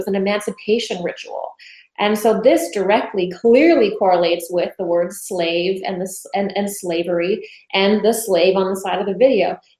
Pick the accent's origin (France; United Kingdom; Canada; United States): Canada; I'm a Canadian, so I'm not so familiar with American history